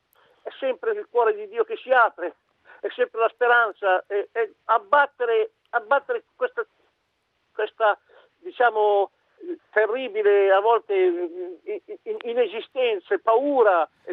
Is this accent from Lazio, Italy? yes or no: no; Lurago Marinone, Lombardy, Italy; Sì, l'Urago Marinone Como, un grandissimo paese, il mio paese nativo